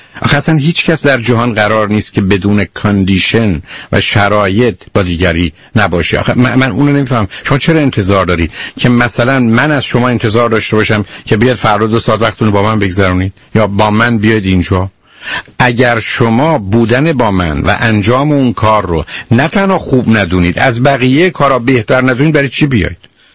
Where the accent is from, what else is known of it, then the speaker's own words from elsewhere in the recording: Iran; برخی از ما ایرانی ها مثلا در خارج از ایران هستیم